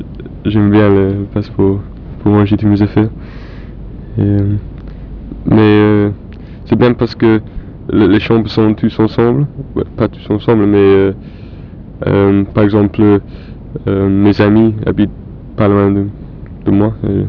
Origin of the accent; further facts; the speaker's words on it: Bletchley, South East England, United Kingdom; French is a second language; Je viens de Bletchley, c'est 70 km au nord de Londres, c'est une petite ville.